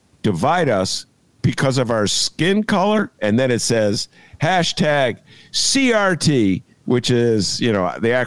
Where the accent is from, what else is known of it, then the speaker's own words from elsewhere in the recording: Rhode Island, United States; Rhode Island is about as big as my bathtub, okay, to the rest of the country. I'm from Rhode Island.